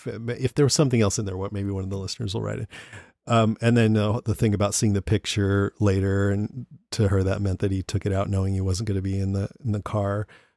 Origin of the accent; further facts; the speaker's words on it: Modesto, California, United States; set in my hometown of Modesto, California, where Harrison Ford and this other guy go out to old Paradise Road and drag race their classic cars.